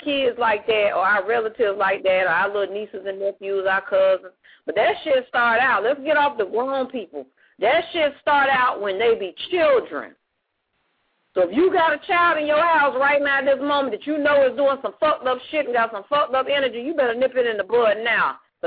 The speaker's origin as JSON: {"language": "English", "town": "Jacksonville", "region": "Florida", "country": "United States", "tie": "born or raised there", "also_born_or_lived": "Miami", "said": "I was raised up down in Florida and in Jacksonville and Miami and down in the reggaeton area, and that's just how they do."}